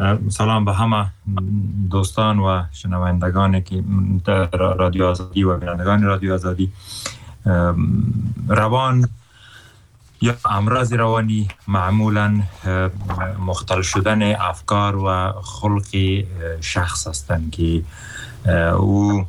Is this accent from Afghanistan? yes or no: yes; Afghanistan; میگم من افغان هستم